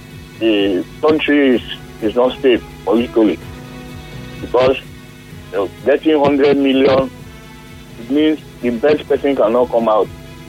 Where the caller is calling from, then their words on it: Eleme, Rivers, Nigeria; Yes, I'm calling from Eleme.